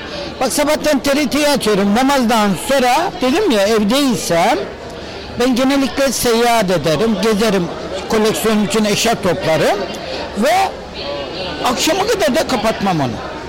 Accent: Günbuldu, Bayburt, Turkey; Tabii köylü çocuğu, ben Bayburt'un Aydıntepe'nin bir köyündenim. Eski adı Files, yeni adı Günbuldu. Köyüm çok güzel.

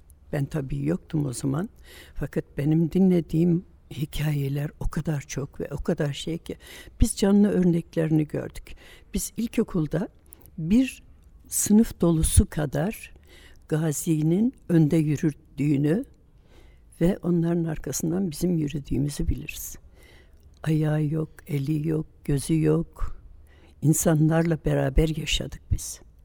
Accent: Gaziantep, Turkey; Ben Gaziantep doğumluyum. 1939 Gaziantep doğumluyum. Gaziantep'te yaşadım. Bütün kültürüm de Gaziantep'ten aldım. Hayatım orada geçti.

